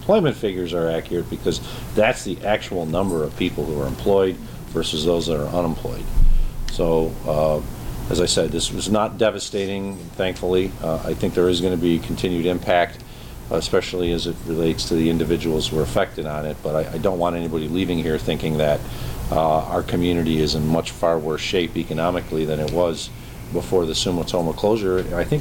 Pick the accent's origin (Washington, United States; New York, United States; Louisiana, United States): New York, United States; Lackawanna; When growing up in Lackawanna, it was a building